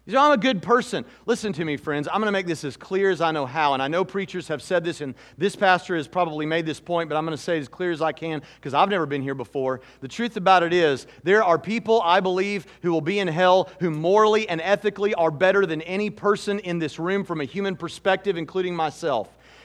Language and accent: English; Hermitage, Tennessee, United States; You know, when I was a child growing up outside of Nashville, Tennessee, in a town called Hermitage, in my backyard, I stepped on a rusty nail in our backyard.